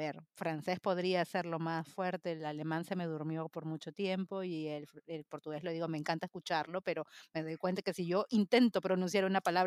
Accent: Spain; yo soy española

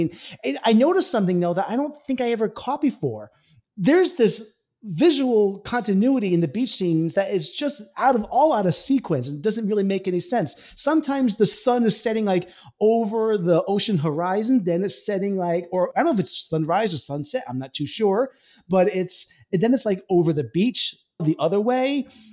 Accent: New England, United States; I mean, we are both from New England

